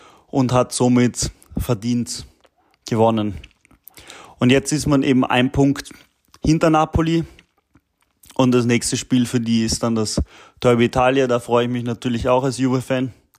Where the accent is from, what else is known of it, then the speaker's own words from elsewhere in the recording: Austria; das freut mich als Österreicher natürlich, dass Marko Arnautovic den entscheidenden Treffer geschossen hat.